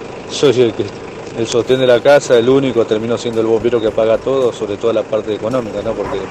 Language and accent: Spanish; Santa Fe, Argentina; de Requiero Santa Fe Capital.